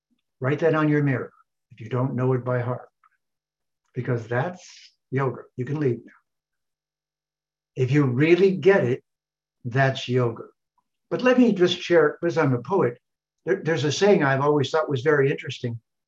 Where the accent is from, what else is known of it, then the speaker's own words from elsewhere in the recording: Detroit, Michigan, United States; I'm from Detroit.